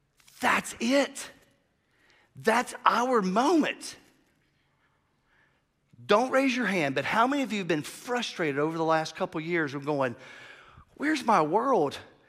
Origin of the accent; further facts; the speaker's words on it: San Francisco, California, United States; And I'm from San Francisco, and I just walked down here, and it's a little uncomfortable.